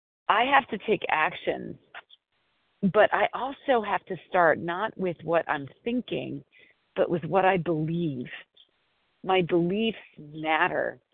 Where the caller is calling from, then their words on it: Brookline, Massachusetts, United States; and I'm calling from Brookline, Massachusetts.